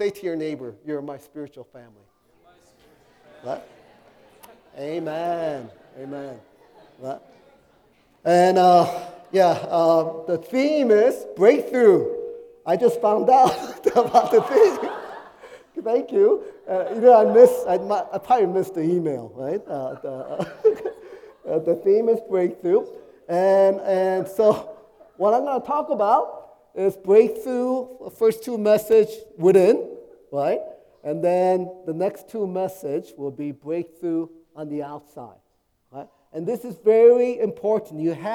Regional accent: East Coast, United States; Yes, I'm from the East Coast, and so there's a three-hour difference.

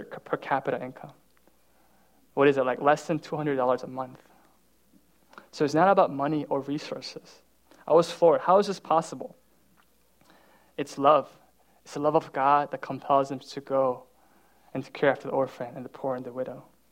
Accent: Midwest, United States; yeah, so I grew up in the Midwest, and I went to college at Purdue.

